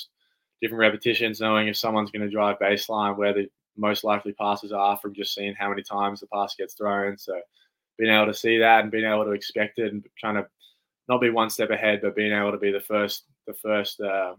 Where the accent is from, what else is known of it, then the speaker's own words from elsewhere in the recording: Canberra, Australian Capital Territory, Australia; I'm from Canberra, so I'm from this city.